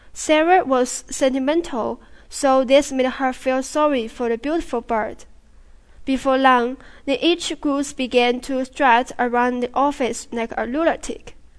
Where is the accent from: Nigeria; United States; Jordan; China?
China; Chengdu, Sichuan; English is a second language; My hometown is Chengdu, the capital of Sichuan province.